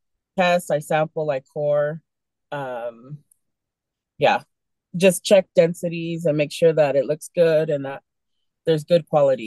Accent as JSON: {"language": "English", "region": "California", "country": "United States", "lives_now": "Utah, United States", "said": "I'm from California. Yeah, I'm loving it. I love the mountains out here."}